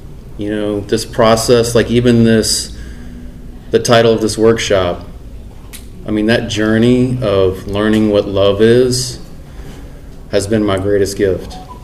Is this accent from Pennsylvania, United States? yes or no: no; New Orleans, Louisiana, United States; also born or lived in Thibodaux / Mississippi; I'm from New Orleans, right outside New Orleans. Born and raised. I spent a lot of time in New Orleans. Lived in New Orleans for about 10 years. Lived in Thibodaux. Lived in Mississippi.